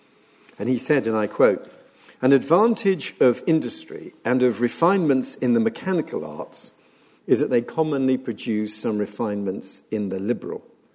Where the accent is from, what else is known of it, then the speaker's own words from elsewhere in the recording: Birmingham, West Midlands, United Kingdom; I come from Birmingham. My father was a student at the University of Birmingham.